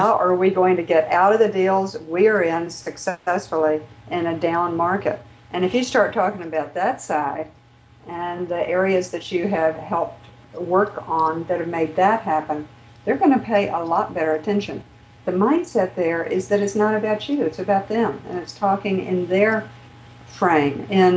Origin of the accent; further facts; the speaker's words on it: the South, United States; accent: southern; My southern accent can put more vowels in there than typically needs to.